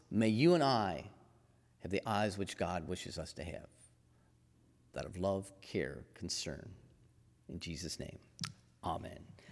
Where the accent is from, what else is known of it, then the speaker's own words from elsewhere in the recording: East Coast, United States; I grew up on the East Coast, on the Chesapeake Bay, on the Atlantic Ocean. So that brings me back to my memories of childhood